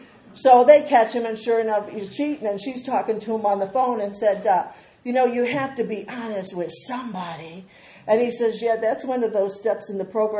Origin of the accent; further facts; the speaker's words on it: United States; I was born and raised over in Skid Row, West 25th.